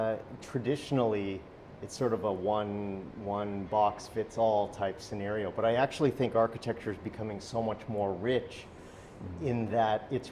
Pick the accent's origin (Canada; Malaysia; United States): Canada; Brampton, Ontario; I grew up in Brampton, and I went to school, a really beautiful little school in Caledon, Ontario, Mayfield. It's an art school.